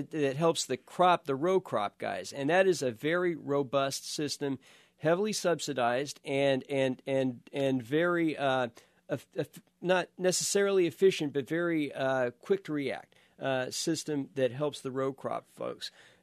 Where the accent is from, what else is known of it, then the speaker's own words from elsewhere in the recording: Nickerson, Kansas, United States; I'm from Nickerson, Kansas. That's right in sort of south central Kansas